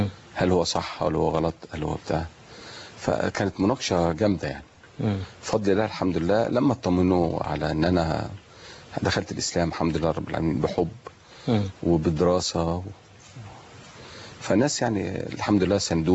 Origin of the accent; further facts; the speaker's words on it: Minya, Minya Governorate, Egypt; born there; لازم أسافر المنيا مسقط رأسي